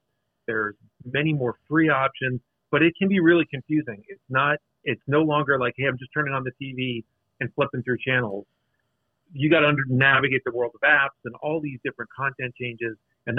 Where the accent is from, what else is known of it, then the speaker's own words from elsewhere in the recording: Pittsburgh, Pennsylvania, United States; I'm from Pittsburgh originally. I'm a Steelers fan.